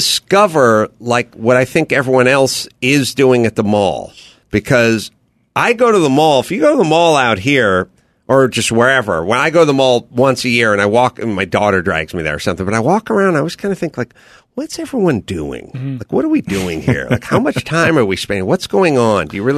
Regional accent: North Hollywood, California, United States; I grew up in North Hollywood.

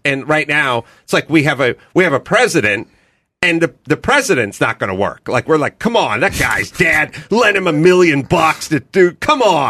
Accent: North Hollywood, California, United States; Yeah, I grew up in North Hollywood, so like middle sort of end of the valley.

